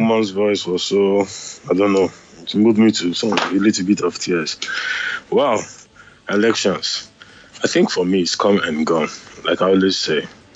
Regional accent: Delta, Nigeria; I'm from Delta State. I speak Igbo.

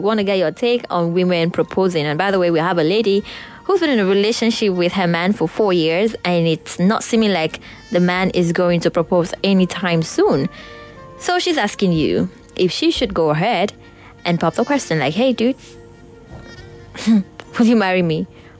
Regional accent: Delta, Nigeria; now in Lagos, Nigeria; I came from Delta. You just shot yourself. Stop lying. By the way, I came to Lagos already taken.

